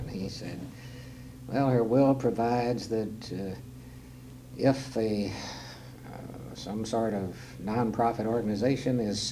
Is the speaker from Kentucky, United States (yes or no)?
yes; Louisville, Kentucky, United States; also born or lived in Georgetown; I was born in Georgetown, Kentucky, and moved to Louisville with my parents when I was about 5 years old. In the Louisville area, we lived in the Highlands